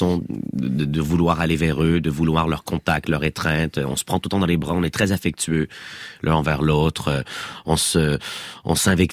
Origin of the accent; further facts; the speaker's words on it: Quebec, Canada; c'est des acteurs qui sont confirmés chez nous au Québec.